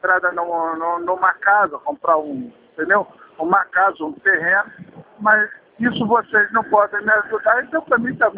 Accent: Petrópolis, Rio de Janeiro, Brazil; Eu sou de Petrópolis.

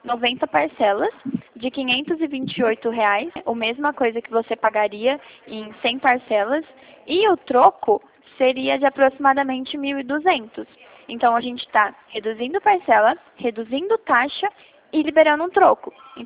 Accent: Bauru, São Paulo, Brazil; eu sou de Bauru

